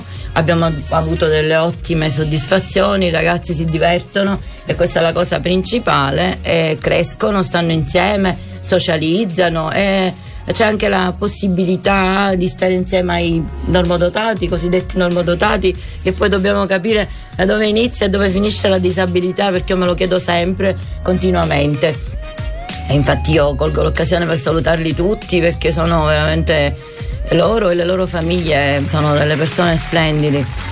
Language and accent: Italian; Sicily, Italy; eravamo un bel gruppetto, siamo dalla Sicilia, ne siamo partiti in quattro